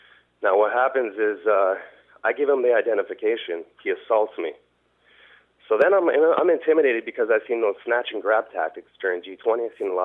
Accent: Canada; as a Canadian, I don't want to see anybody treated that way.

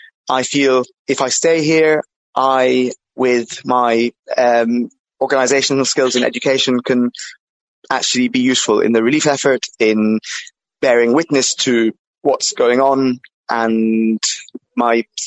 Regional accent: Palestine; also born or lived in United Kingdom; I'm British and I'm Palestinian. I was Palestinian before I was British.

